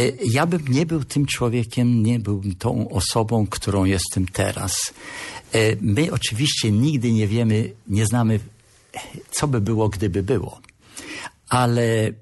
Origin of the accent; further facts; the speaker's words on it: Gdynia, Pomeranian Voivodeship, Poland; Ja jestem urodzony w Gdyni, mój ojciec jest z Torunia.